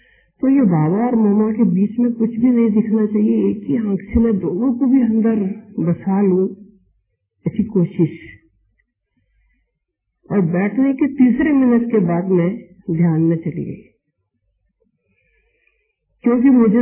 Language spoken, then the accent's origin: Hindi; Pune, Maharashtra, India; born there; 31 मई 1950 मेरा जन्म पूना में हुआ